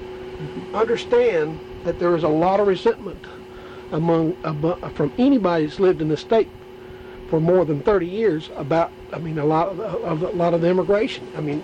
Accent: Southern United States, United States; accent: Southern; I speak Southern and I am a Southerner.

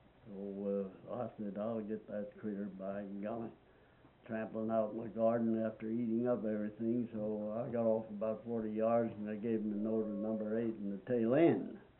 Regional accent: the West, United States; And of course, we grew up with guns in the West.

